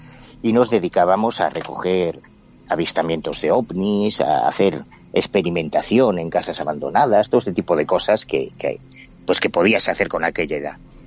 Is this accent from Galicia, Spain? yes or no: yes; A Coruña, Galicia, Spain; para mí que soy de provincias, yo soy gallego, de La Coruña, toda mi vida he vivido ahí